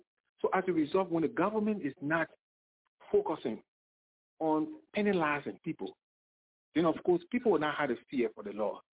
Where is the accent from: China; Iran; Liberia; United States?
Liberia; we came from the Civil War. And most of our people in Liberia, you know, are traumatized.